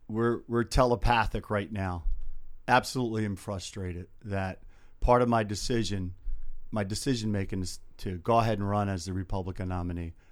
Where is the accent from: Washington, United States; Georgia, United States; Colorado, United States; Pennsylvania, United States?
Pennsylvania, United States; Philadelphia; I am running as a Philadelphian.